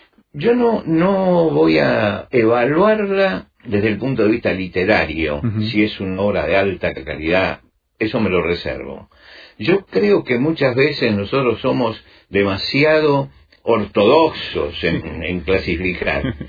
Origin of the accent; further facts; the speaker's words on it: Argentina; Yo soy argentino y soy italiano por adopción.